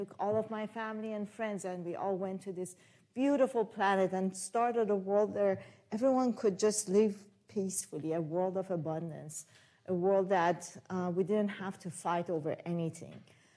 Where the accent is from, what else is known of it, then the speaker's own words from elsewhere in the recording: Mashhad, Razavi Khorasan, Iran; English is a second language; moved away; long, long time ago in a country far, far away in Iran, in the second largest city in Mashhad. And growing up in Iran, I saw many changes throughout my life.